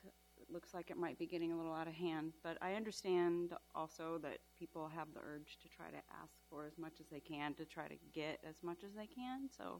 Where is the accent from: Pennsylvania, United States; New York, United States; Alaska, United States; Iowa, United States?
Alaska, United States; Fairbanks; I was born and raised in Fairbanks